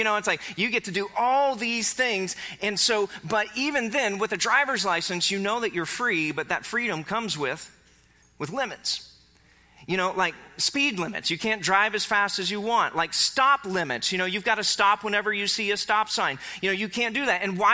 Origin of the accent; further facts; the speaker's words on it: Carthage, Missouri, United States; I was growing up in Carthage, Missouri.